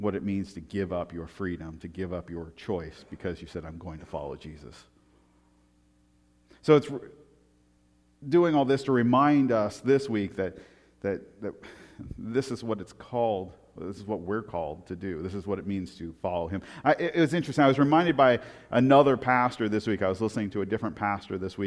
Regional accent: Portland, United States; You know, and I grew up in Portland, you know.

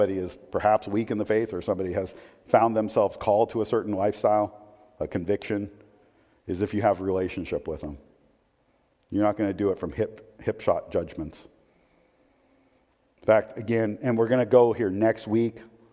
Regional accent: Portland, United States; I was born in Portland. Shame on those people, because I didn't choose to be born there.

